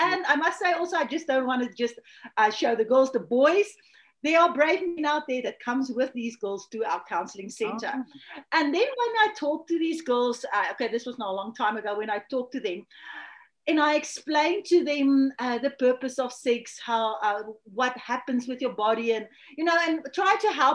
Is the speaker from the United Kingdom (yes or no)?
no; South Africa; I'm from South Africa, like you said.